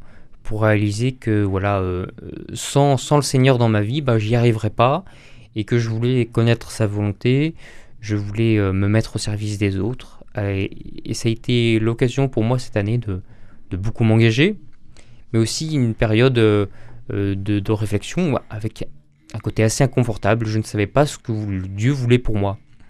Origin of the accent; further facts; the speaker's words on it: Le Puy-en-Velay, Auvergne-Rhône-Alpes, France; Et j'ai grandi au Puy-en-Velay. Ce lieu m'a beaucoup marqué et a beaucoup compté, je crois, dans ma vocation.